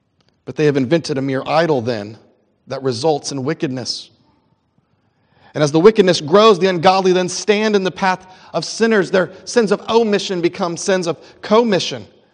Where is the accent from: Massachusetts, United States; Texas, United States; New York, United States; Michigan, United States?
Texas, United States; maybe being American or being a Texan, we don't like rules.